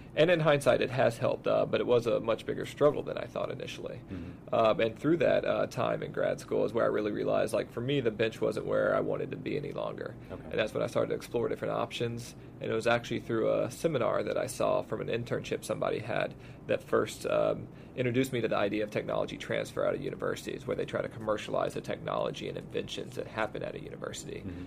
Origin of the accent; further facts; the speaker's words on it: Texas, United States; So I grew up in Texas, went to UT Austin